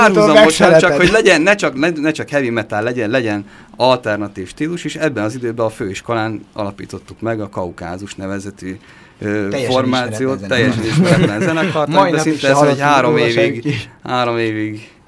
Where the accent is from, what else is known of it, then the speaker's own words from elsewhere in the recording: Szolnok, Jász-Nagykun-Szolnok, Hungary; ez ugye Szolnokon volt helyileg, én szolnoki gyerek vagyok